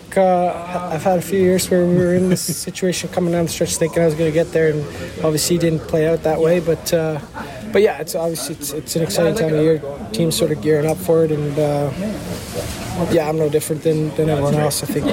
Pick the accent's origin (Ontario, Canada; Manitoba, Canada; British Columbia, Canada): Ontario, Canada; Toronto; I think growing up in Toronto, I may have touched on that earlier in my time here, but being in Toronto, you're so close